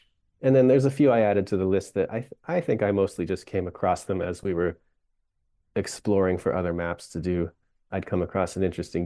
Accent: Dayton, Ohio, United States; I grew up in the Dayton area, and I always loved Cincinnati. It was kind of like the big city for me.

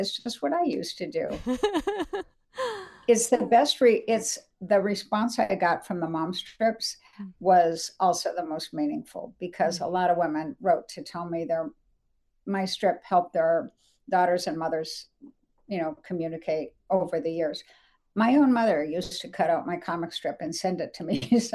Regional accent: Dayton, Ohio, United States; born there; Yep, coming home to my roots. I was born in Dayton. My grandparents lived in Cleveland and Youngstown. So, you know, Ohio is home sweet home in a way.

